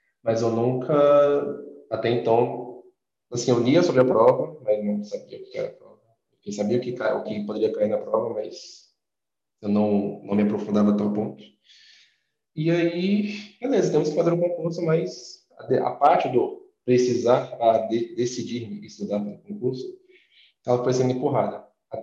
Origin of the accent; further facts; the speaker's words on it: Brasília, Federal District, Brazil; sou brasiliense, nascido e criado aqui em Brasília mesmo.